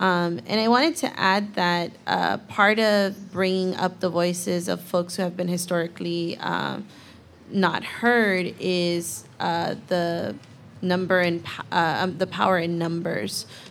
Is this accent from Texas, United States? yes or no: no; Los Angeles, California, United States; growing up in Koreatown, being the daughter of immigrants